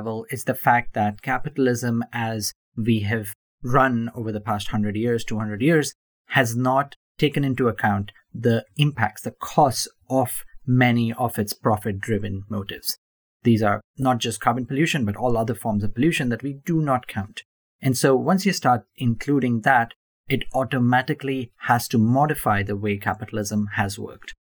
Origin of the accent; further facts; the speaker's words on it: India; because I grew up in India, a country that went from, after independence, socialist roots to capitalist roots.